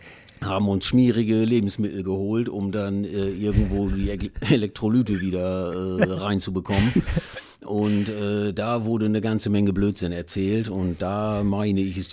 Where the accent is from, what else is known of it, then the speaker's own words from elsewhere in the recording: Wolthusen, Lower Saxony, Germany; also ich bin aufgewachsen in Wolthusen. Meine Eltern wohnen da ja immer noch.